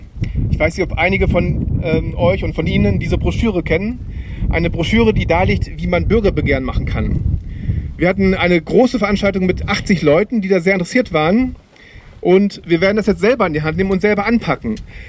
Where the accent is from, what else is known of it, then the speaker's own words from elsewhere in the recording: Cologne, North Rhine-Westphalia, Germany; ich komme aus Köln